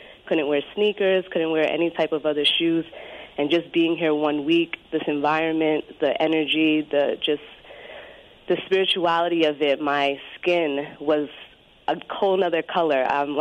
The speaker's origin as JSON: {"language": "English", "town": "Bronx", "region": "New York", "country": "United States", "said": "I'm from New York, from the Bronx."}